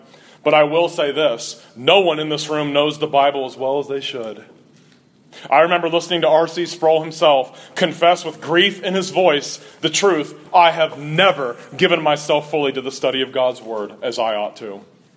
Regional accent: Ohio, United States; Growing up in Ohio and having to learn to defend the truth from Roman Catholic zealots

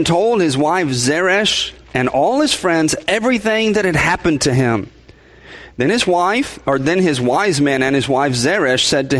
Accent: Texas, United States; Now, I grew up in South Texas, and how many of you have been to South Texas?

